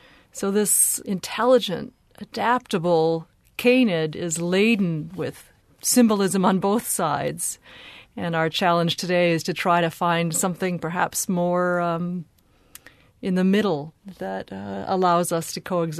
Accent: Wisconsin, United States; I grew up in Wisconsin, and for me it was fascinating to learn about this new era in Wisconsin environmental history

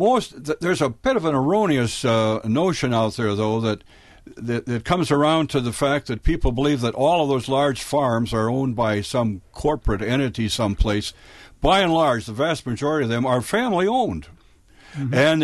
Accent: Wild Rose, Wisconsin, United States; at the Patterson Memorial Library in Wild Rose, my hometown, talking about Wisconsin agriculture.

